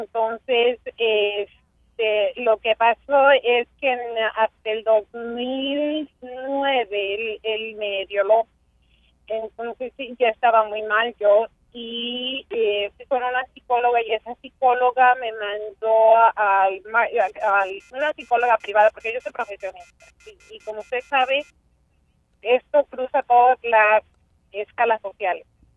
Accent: Mexico; now in Fresno, United States; Soy mexicana y me casé con una persona de aquí, güero

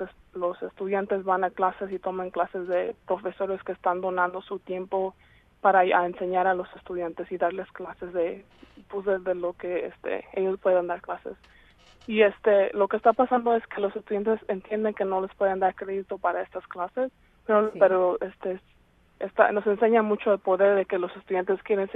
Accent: Washington, United States; yo soy del estado de Washington

